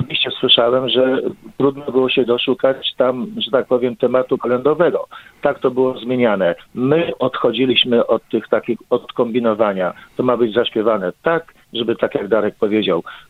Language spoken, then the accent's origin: Polish; Lublin Voivodeship, Poland; Może dlatego, że jesteśmy ze wschodu, Zamość Lublin